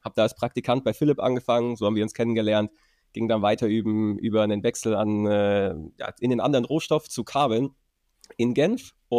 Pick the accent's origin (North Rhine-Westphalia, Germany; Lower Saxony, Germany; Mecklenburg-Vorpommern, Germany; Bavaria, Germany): Bavaria, Germany; ich bin aufgewachsen in Oberbayern, ländliche Region, 50 Leute vielleicht im Dorf oder sowas.